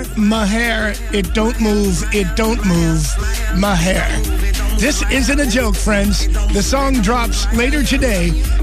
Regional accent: Ireland; Now, I disagree with number 3 because I'm Irish.

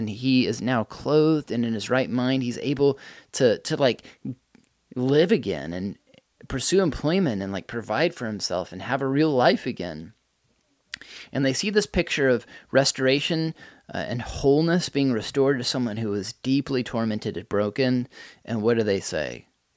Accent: United States; there are things about my value system as an American person, as a human being, that need to change

